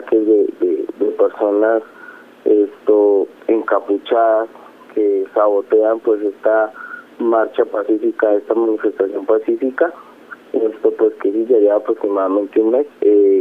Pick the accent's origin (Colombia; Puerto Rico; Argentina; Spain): Colombia; Bogotá; Yo soy de Bogotá.